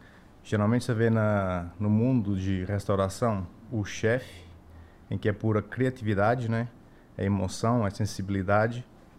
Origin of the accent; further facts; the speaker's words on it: Caldas de Vizela, Braga, Portugal; now in Brazil; Eu nasci em Caldas de Vizela, tenho muito orgulho de falar, minha terra, cidade natal. Fica perto de Braga, perto de Guimarães, 30 quilômetros do Porto, é a região norte de Portugal.